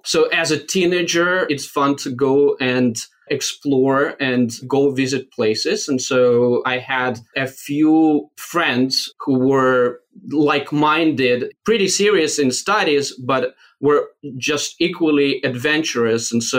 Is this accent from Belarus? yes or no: yes; Belarus; Well, as you said, I'm originally from Belarus. So as a kid, I was interested in mathematics-related things.